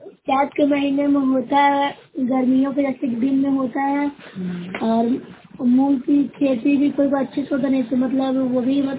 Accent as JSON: {"language": "Hindi", "region": "Bihar", "country": "India", "said": "जिला नालंदा की रहने वाली हूँ।"}